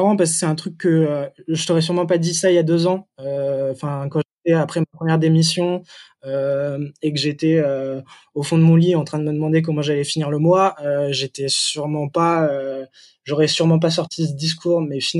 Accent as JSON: {"language": "French", "region": "Île-de-France", "country": "France", "said": "parce que moi, je viens de la Seine-et-Marne"}